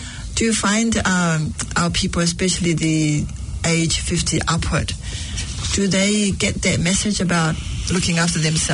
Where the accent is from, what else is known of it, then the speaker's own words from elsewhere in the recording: Samoa; So I'm from Whaleasiu myself.